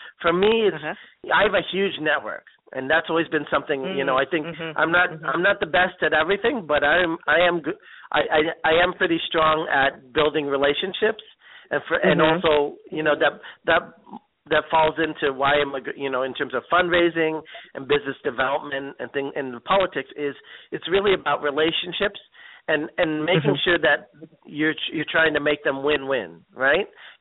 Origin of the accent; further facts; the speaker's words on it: Philadelphia, Pennsylvania, United States; I'm from Philly. Texas? I was in D.C. for a little bit, you know, so, but mostly Philadelphia.